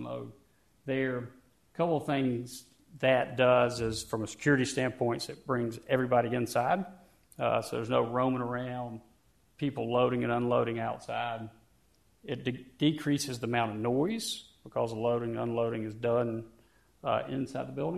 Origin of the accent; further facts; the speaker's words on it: Greenville, South Carolina, United States; For the ones that I haven't met, I'm from Greenville, South Carolina. We're 1,500 miles away from home